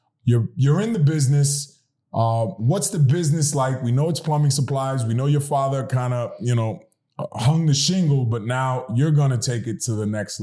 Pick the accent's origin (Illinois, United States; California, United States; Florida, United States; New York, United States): New York, United States; New York City; growing up in the Bronx with Italians and being Indian with all this rich culture